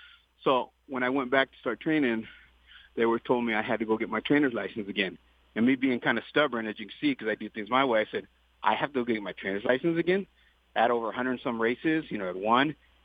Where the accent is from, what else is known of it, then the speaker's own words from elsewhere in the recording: Del Mar, California, United States; I've been going to Del Mar. That's my hometown